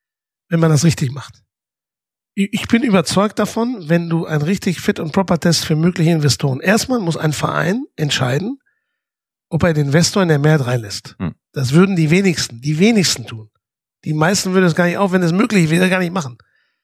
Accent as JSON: {"language": "German", "country": "Spain", "second_language": "German", "said": "Ich bin Spanier."}